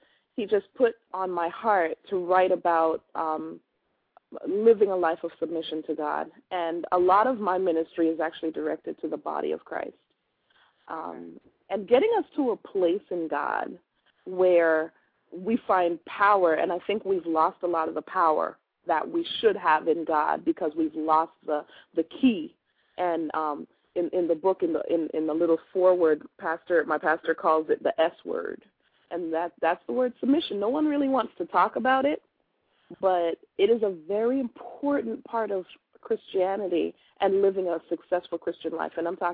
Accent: Canada; I grew up in Canada, and so pretty much as a pastor's daughter, I've been in ministry since my mother's womb

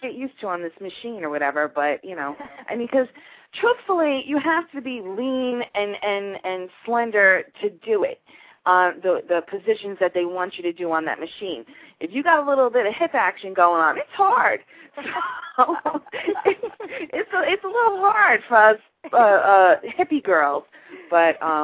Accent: New York, United States; now in Florida, United States; because I grew up in New York and I live in Florida now.

